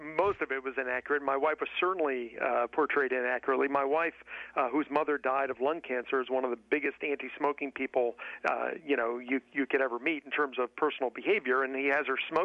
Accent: Beverly Hills, California, United States; now in Washington, United States; I did. I grew up in Beverly Hills.

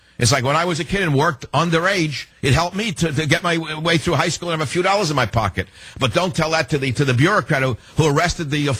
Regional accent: Queens, New York, United States; I grew up on Utopia Parkway in Queens, New York, in an attached house, one of those little...

